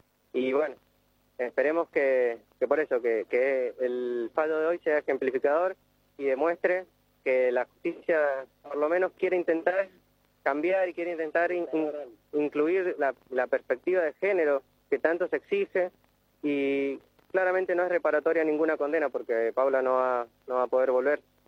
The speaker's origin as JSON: {"language": "Spanish", "town": "San Rafael", "region": "Mendoza", "country": "Argentina", "said": "estudié en el Polivalente y ahora estoy estudiando en la Uncudo. Estoy acá en San Rafael por las vacaciones, pero bueno, siempre vengo igual todos los fines de semana acá"}